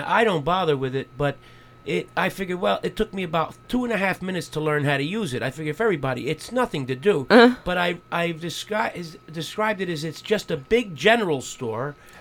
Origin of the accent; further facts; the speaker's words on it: New Jersey, United States; because I live in New Jersey, I'm from New Jersey, that I put that in.